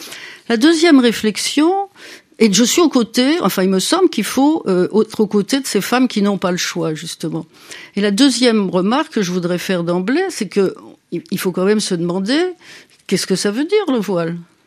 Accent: France; ici, chez nous, en France

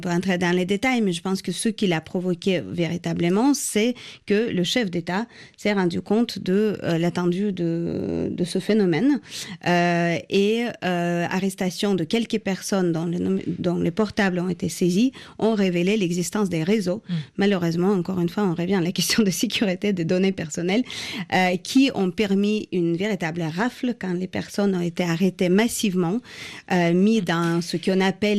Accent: Russia; Je suis russe d'origine, oui, tout à fait.

